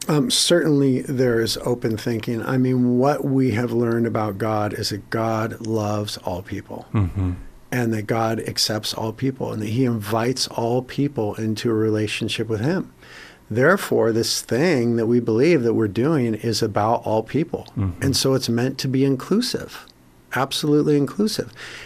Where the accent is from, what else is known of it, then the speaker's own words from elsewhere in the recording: Carpinteria, California, United States; we ended up starting a church in Carpinteria, my hometown, and several since then.